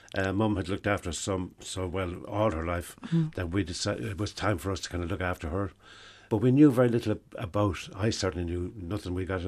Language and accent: English; Ennis, County Clare, Ireland; We grew up in Ennis in County Clare in St. Michael's Villas. There was 8 of us and we were all musicians.